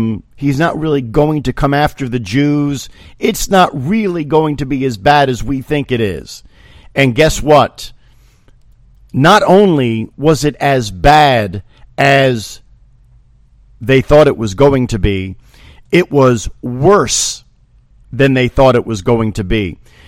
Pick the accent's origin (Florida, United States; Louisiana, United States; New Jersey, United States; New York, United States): New Jersey, United States; Pompton Lakes; the majority of the fathers in my neighborhood growing up on Ramapo Avenue in Pompton Lakes, there were so many World War II veterans.